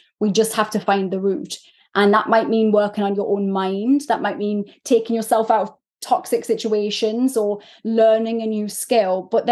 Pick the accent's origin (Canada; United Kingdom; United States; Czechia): United Kingdom; North East England; I'm this Geordie, sweary, direct human being who calls out bullshit